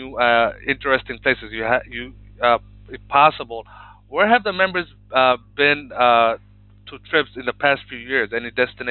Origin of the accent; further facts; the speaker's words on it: Ipswich, Queensland, Australia; I'm from Ipswich.